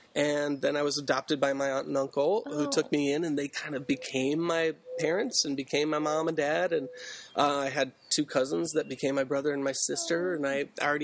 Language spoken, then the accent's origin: English; Hawaii, United States; also born or lived in San Francisco; I was born in San Francisco and lived on basically a barge there with my parents and some other hippie families. And then when I was two, we sailed to Hawaii on a big boat, and I grew up there.